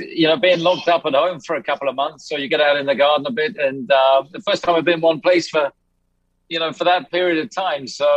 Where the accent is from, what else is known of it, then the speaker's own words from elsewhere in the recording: United Kingdom; we're very British, so we're very reserved.